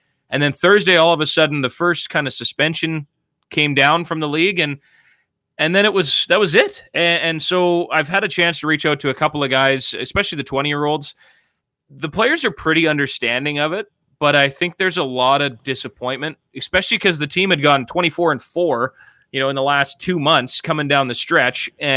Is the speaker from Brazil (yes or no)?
no; Boissevain, Manitoba, Canada; Yeah, I'm from Boisevain, just on the U.S. border, south of Brandon.